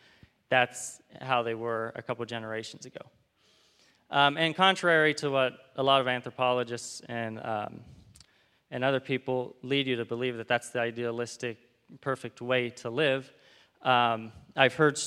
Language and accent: English; Panama; I grew up in Panama. My parents were self-supporting missionaries